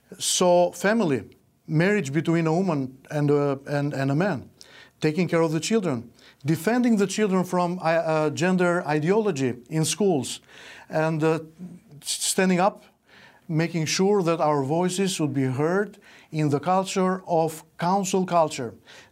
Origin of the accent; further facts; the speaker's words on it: Albania; English is a second language; We are coming from Albania, thousands of miles far, but it is very dear.